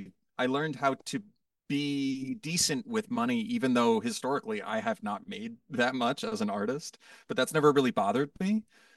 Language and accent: English; Villanova, Pennsylvania, United States; No, I grew up in a Philadelphia suburb. I'm from just outside Philadelphia. I grew up in the Main Line in a town called Villanova, and it was an affluent suburban upbringing.